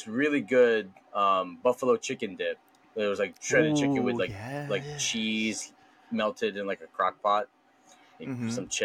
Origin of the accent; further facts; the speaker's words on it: Hawaii, United States; I guess it's because we're from Hawaii and we grew up with poke that we just know good.